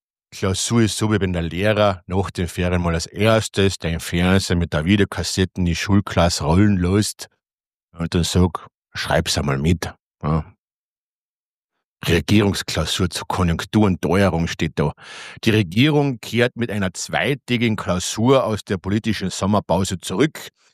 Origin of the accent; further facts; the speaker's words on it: Austria; Früher sind wir Österreicher über die Grenze gefahren zum Zigarettenschmuggeln